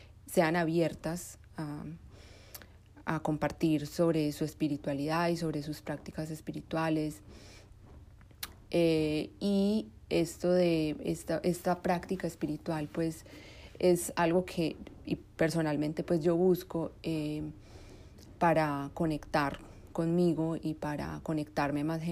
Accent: Colombia; born there; yo nací en Colombia y mis papás siempre fueron unas personas que no estaban muy ligadas a la religión

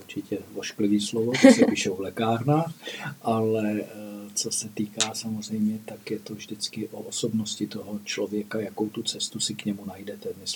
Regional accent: Český Krumlov, South Bohemian Region, Czechia; já jsem rodák z Českého Krumlova a zrovna když mi bylo 6 let, tak se tam postavilo kluziště bez střechy

